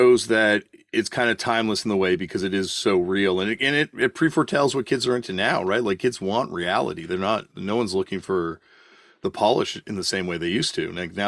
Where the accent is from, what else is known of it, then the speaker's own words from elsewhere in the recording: Canada; Growing up in Canada, we got a lot of British TV.